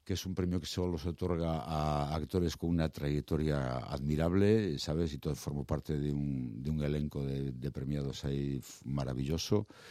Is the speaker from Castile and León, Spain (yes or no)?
yes; Astorga, Castile and León, Spain; Me salía Astúrica y digo, pues sí, soy español Astúrica, o sea, de Astorga.